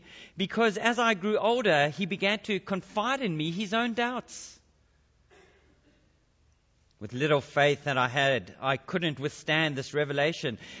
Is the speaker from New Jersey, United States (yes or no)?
no; Alaska, United States; I grew up in the Episcopal Church in Alaska, but my belief was superficial and flimsy.